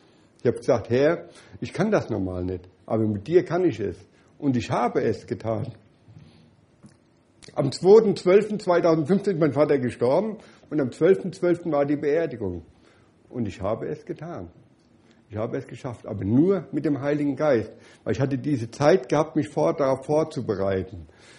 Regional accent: Germany; Ich als Deutscher, ich will um 6 Uhr essen.

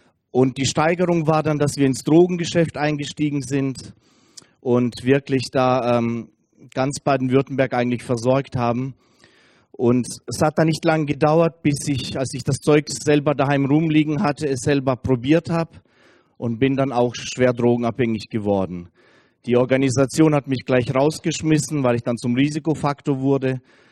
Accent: Russia; Ich komme aus Russland, wir sind Russlandsdeutsche.

